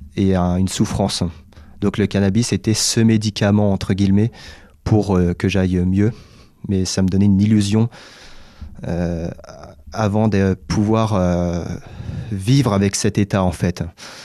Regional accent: Rennes, Brittany, France; born there; Moi je suis né à Villejean, donc un quartier un peu difficile à Rennes. Donc dans une famille un peu difficile également

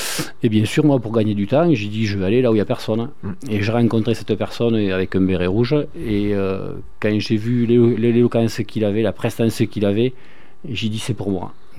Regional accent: Saint-Félix, Occitanie, France; born there; je suis né à Saint-Félix, petit village à quelques kilomètres de Figeac.

